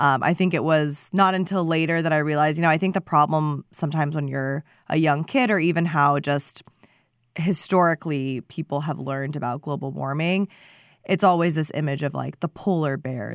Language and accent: English; Seattle, Washington, United States; born there; So I was born in Seattle, Washington. Both of my parents are immigrants who came to the U.S. from Iran.